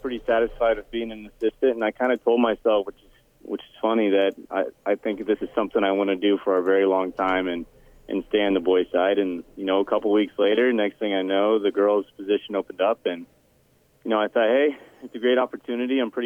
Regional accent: Clarinda, Iowa, United States; I grew up in Clarinda, Iowa.

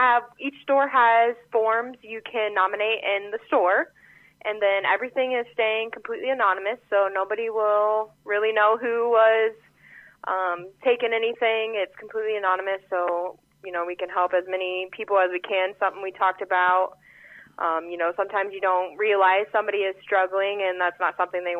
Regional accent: Atlantic, Iowa, United States; So I was born and raised here in Atlantic. I graduated from high school here in Atlantic.

